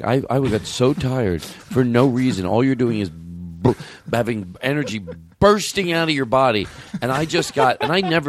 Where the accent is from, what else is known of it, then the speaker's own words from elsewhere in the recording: Chicago, Illinois, United States; from Chicago.